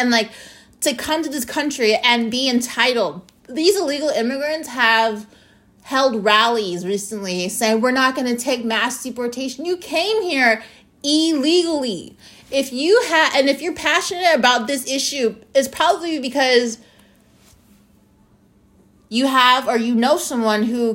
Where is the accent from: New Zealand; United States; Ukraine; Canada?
United States; Arizona; You guys, I grew up in Arizona where you used to call, like, where people used to call ICE and report people and get $500.